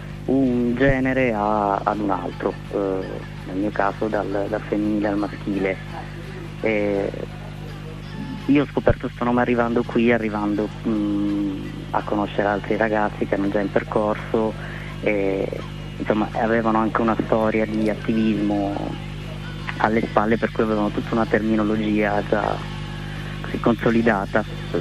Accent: Palermo, Sicily, Italy; now in Milan, Italy; vivo a Milano, ma sono di Palermo, anche se ho perso un po' l'accento, non sono né milanese per i milanesi né palermitano per i palermitani

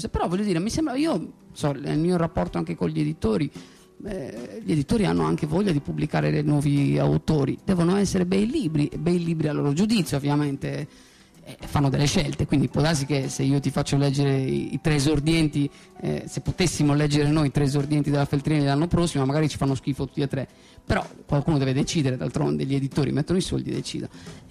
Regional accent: Uta, Sardinia, Italy; io sono di Uta per questo lo dico

